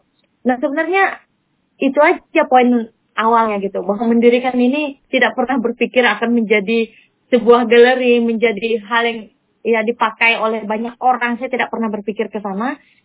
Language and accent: Indonesian; Kalimantan, Indonesia; saya sebagai apa, orang Kalimantan, saya harus punya peran sebagai generasi muda.